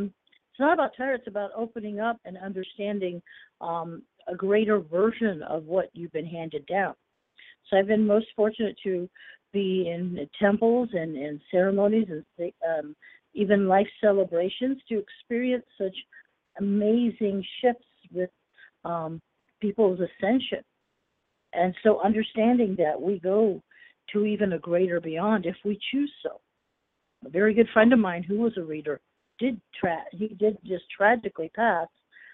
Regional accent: Ohio, United States; I'm from Ohio originally, so it's a little window, so enjoy it.

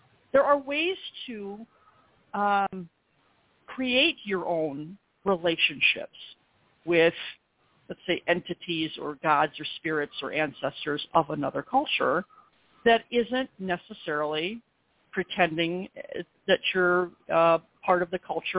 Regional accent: Beloit, Wisconsin, United States; I'm this hairdresser from Beloit, Wisconsin

